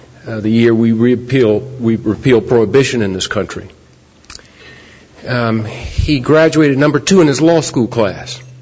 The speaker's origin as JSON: {"language": "English", "town": "Richmond", "region": "Virginia", "country": "United States", "tie": "born or raised there", "said": "I've got to tell you that growing up in Richmond and living in the shadow of this individual"}